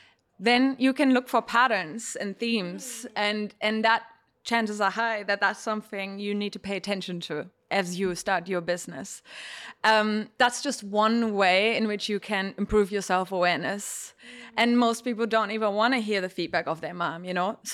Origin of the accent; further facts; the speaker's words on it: Germany; English is a second language; Because I come from Germany. So I don't need to say anything else about that.